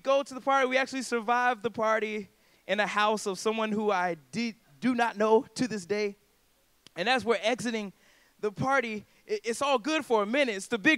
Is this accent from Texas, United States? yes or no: no; South Carolina, United States; And mind you, I'm from South Carolina. I'm from the suburbs of South Carolina.